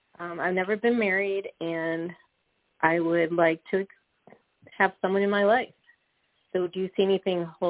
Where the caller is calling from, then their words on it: Ohio, United States; from Ohio.